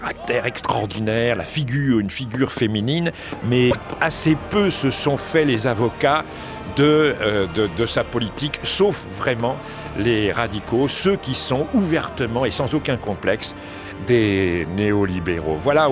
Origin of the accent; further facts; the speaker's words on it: France; et puis ensuite chez nous en France au cours des années 80